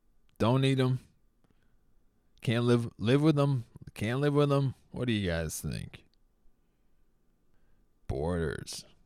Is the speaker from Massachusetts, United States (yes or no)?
yes; Boston, Massachusetts, United States; I'm from New York now. Yeah. It gets me so fucking pissed off. Not even from New York. I'm from Boston.